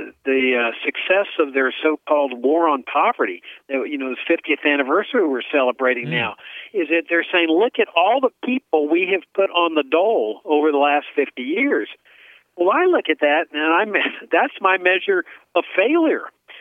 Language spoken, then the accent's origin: English; Laredo, Texas, United States; I grew up in Laredo, Texas, right on the border. And right across the river was Nuevo Laredo, Mexico.